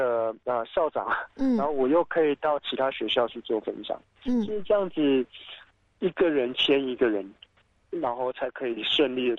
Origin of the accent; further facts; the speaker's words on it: Taiwan; 对，但是因为我是台湾人的关系